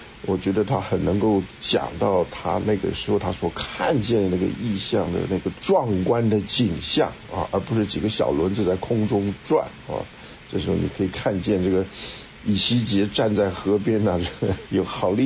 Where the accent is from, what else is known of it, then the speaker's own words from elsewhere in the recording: Taiwan; 我们小时候在台湾念的时候